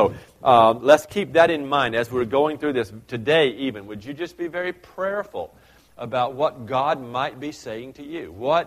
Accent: the South, United States; I'm from the South. People can't say that real well.

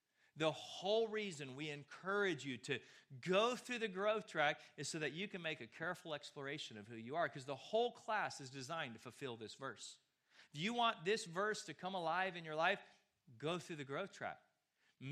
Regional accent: United States; And this is difficult, especially for us Americans. Because as an American, we already live with unrealistic expectations.

